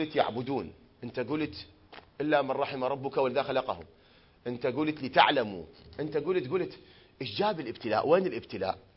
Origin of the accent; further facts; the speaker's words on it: Iraq; إحنا أبناء البلد المقدس، العراق كله بلد خاص، هذا الكلام مو أقوله لأني من هذا البلد لا والله